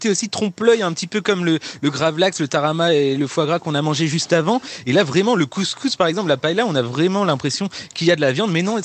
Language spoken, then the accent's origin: French; Brittany, France; accent: Breton; C'est mon accent breton